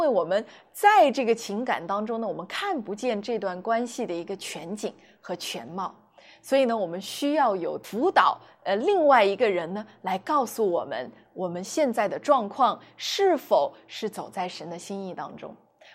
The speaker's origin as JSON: {"language": "Chinese", "country": "China", "said": "那我们中国人呢，也有句老话说啊，三个臭皮匠顶得一个"}